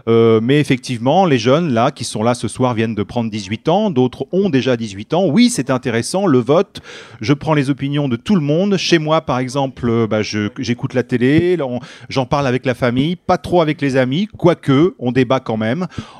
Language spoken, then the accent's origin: French; Évreux, Normandy, France; quand on va à Paris, ben, c'est, si on dit qu'on vient d'Evreux, ça peut être c'est perçu comme un quartier sensible.